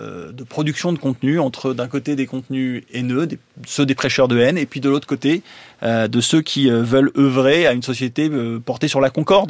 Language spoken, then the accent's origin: French; Toulouse, Occitanie, France; born there; je suis né à Toulouse